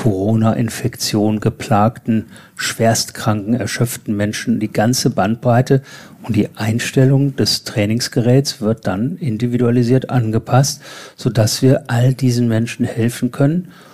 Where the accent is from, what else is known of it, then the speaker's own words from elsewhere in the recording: Rhineland, Germany; Jetzt komme ich aus dem Rheinland, da ist die Zahl 11 heilig.